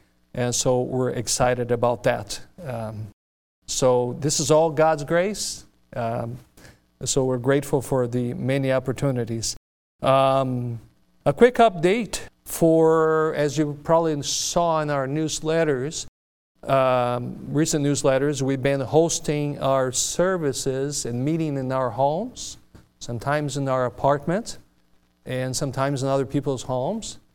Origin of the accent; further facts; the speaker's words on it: Brazil; English is a second language; So it brought me good memories from my home state and in Brazil